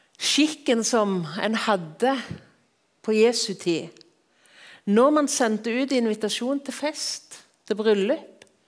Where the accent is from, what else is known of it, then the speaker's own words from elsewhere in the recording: Rogaland, Norway; Jeg synes jo det litt stas som Jærbu at en av de virkelig flinke fotballspillerne fra Jæren.